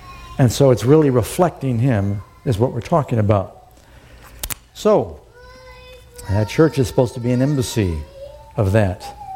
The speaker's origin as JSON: {"language": "English", "region": "California", "country": "United States", "tie": "born there", "said": "Now, I'm born American. I'm born California."}